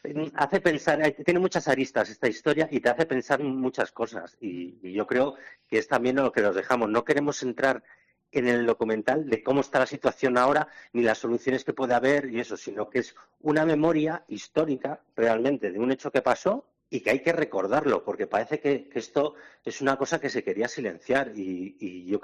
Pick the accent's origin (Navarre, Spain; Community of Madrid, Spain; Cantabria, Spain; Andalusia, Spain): Cantabria, Spain; Reinosa; yo soy de Reynosa y yo tenía 9 añitos justamente en ese año